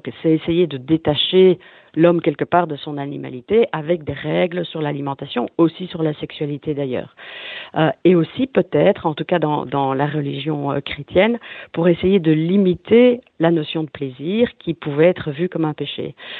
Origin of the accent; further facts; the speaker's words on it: Belgium; chez nous en Europe et en Belgique